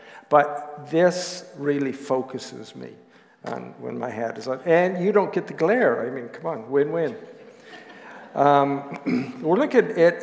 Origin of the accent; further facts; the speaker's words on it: United States; moved away as an adult; now in Ireland; Okay, there's one from Ireland, where I've lived for the last 39 years. I'm working on my accent.